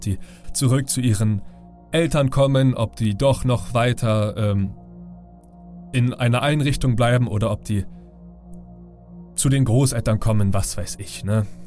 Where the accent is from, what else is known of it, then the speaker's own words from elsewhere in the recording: Berlin, Germany; ich bin 25 Jahre alt, ich komme aus Berlin, bin hier groß geworden und lebe hier.